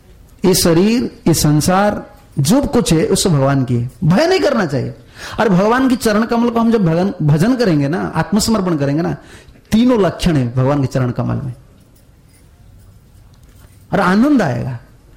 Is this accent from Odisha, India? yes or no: yes; Odisha, India; मैं उड़िया आदमी हूं